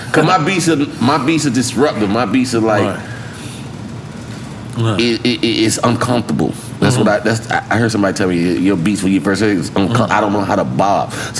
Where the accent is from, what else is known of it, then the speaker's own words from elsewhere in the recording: the South, United States; But I'm still from the South.